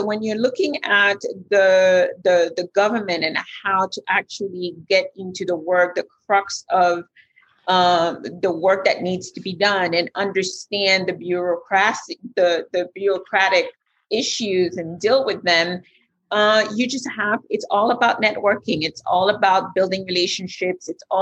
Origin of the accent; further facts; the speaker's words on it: Haiti; English is a second language; moved away as an adult; I had all the intentions in the world of going back to Haiti. I didn't speak English when I came in.